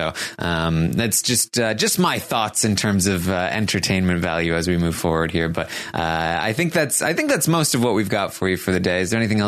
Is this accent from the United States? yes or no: no; Canada; I'm Canadian for Big Brother Canada